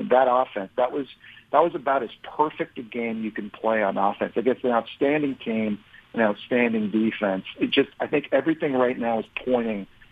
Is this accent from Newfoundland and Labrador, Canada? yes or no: no; Ottawa, Ontario, Canada; also born or lived in Toronto; Having been born in Toronto and growing up in Ottawa, I was a huge Jim Kelly fan as a kid.